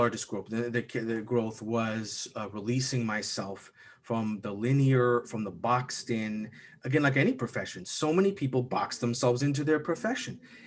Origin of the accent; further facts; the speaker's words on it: Toronto, Ontario, Canada; I'm born and raised in Toronto, but my work has me crossing the country 40 times a year.